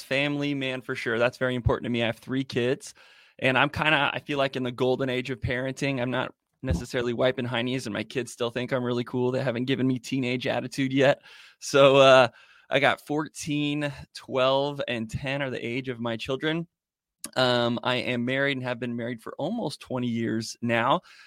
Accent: Arizona, United States; Yeah, I grew up on a farm in Arizona. It was a dairy farm.

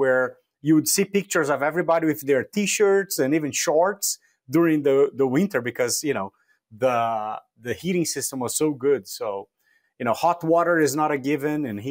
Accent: Rio Grande do Sul, Brazil; born there; English is a second language; So I was born in Brazil, in South Brazil. So it would be the southernmost state, Rio Grande do Sul. So it borders Argentina, Uruguay. So a lot of the gaucho kind of Spanish tradition there. It gets cold

